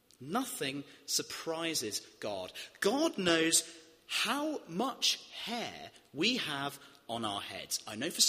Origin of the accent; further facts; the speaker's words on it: Wales, United Kingdom; In the many mines that I grew up in around Wales, there was no wisdom mine.